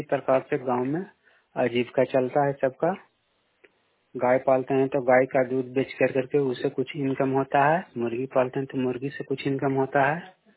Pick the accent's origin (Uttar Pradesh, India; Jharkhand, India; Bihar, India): Bihar, India; Nalanda; नालंदा जिला का रहने वाला हूँ।